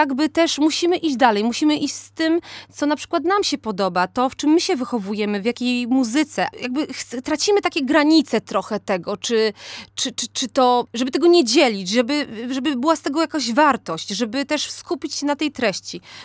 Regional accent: Silesian Voivodeship, Poland; przecież jestem Ślązaczką

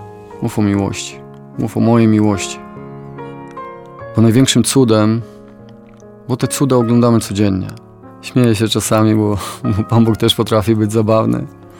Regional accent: Wołczyn, Opole Voivodeship, Poland; U nas w Wołczynie

